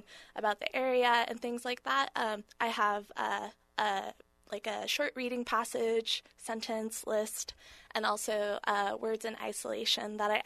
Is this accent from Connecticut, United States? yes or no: no; Portland, Oregon, United States; I'm not originally from Southern Oregon. I'm originally from the Portland area.